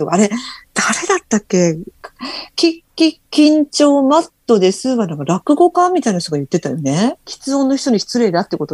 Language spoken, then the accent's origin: Japanese; Kyushu, Japan; 私はほら九州人だから豚骨ラーメンしか食べれないのよ、